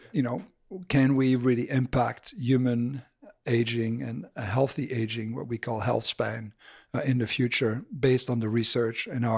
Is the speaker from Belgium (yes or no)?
yes; Belgium; So I'm originally from Belgium.